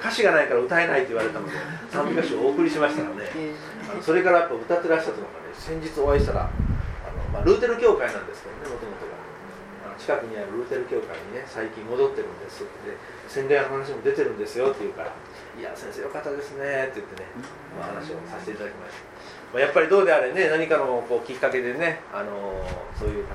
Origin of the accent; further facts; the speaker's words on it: Okayama, Japan; 岡山から来ましたということと、それから牧師ですっていう紹介をしたことでね